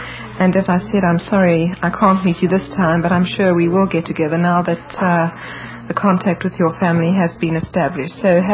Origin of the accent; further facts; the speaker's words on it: South Africa; I'm your South African cousin. And I heard that you were interested in South Africa